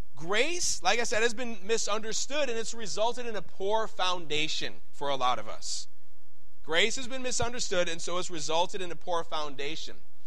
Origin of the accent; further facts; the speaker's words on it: Chicago, Illinois, United States; I am from Chicago. I'm Italian. I am Sicilian. And I love my heritage, but there's a lot of things that I have got to look at and say, amen, that's part of my culture